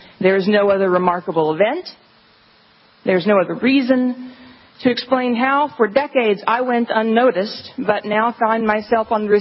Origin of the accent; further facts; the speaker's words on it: United States; As an American citizen, I am part of a country that still believes in freedom of speech